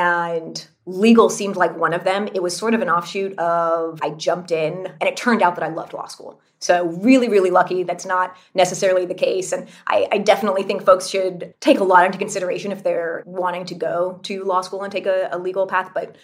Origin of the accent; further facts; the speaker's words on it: California, United States; I grew up in California.